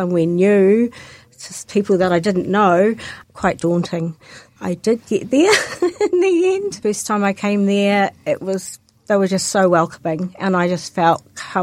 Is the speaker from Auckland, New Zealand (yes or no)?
yes; Auckland, New Zealand; we grew up in Auckland. So Auckland's probably part of my life up there